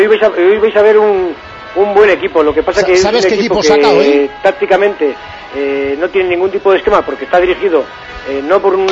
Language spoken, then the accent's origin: Spanish; Vitoria, Basque Country, Spain; pero qué decirte que como vitoriano